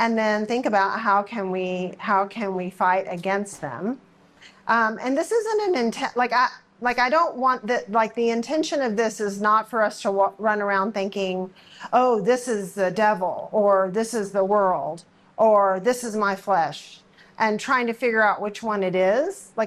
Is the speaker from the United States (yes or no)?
yes; Texas, United States; Well, I'm from Texas where football is king. And like we raise our boys to be football players and our girls to be cheerleaders. That's just the way it goes down in Texas.